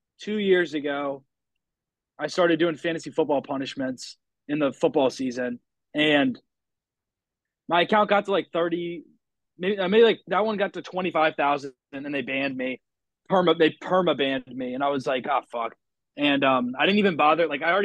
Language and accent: English; Maryland, United States; I grew up in Maryland, but I was down in Florida for a year